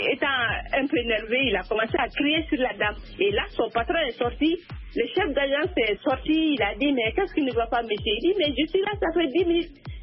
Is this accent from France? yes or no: no; DR Congo; J'ai un passeport du pays. Je suis congolaise, pourquoi j'aurais besoin d'un passeport pour Kinshasa?